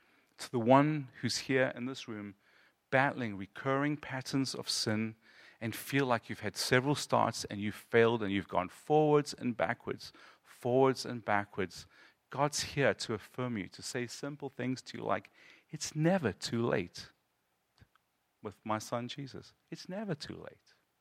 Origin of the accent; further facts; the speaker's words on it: South Africa; I'm from South Africa. I was very involved in Black African culture in my life. The songs that we sing in the Zulu church are very, very different from the songs we sing in America.